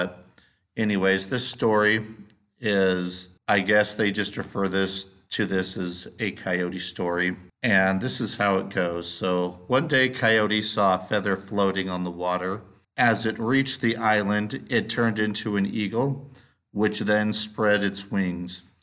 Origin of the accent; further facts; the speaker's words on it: California, United States; since I'm originally from California, that a lot more things were available to me